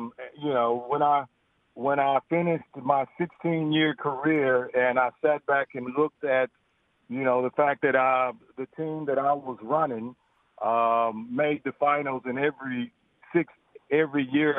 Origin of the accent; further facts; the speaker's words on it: United States; And as you say, I'm from America, and I'm a real Dallas Cowboys fan from America.